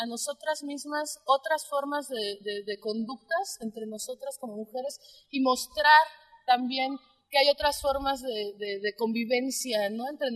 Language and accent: Spanish; Azcapotzalco, Mexico City, Mexico; toco el saxofón y vengo del DF, de Azcapo.